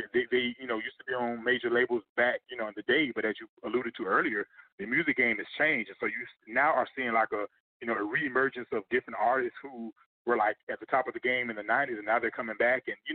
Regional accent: Fort Lauderdale, Florida, United States; Florida, especially, I'm from South Florida. I'm from Fort Lauderdale, but Tallahassee is a smaller city.

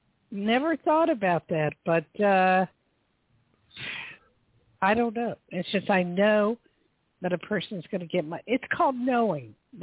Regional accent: New Jersey, United States; Jersey girl.

